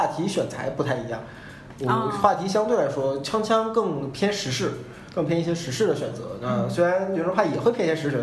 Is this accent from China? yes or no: yes; Northeast China, China; 我作为一个东北人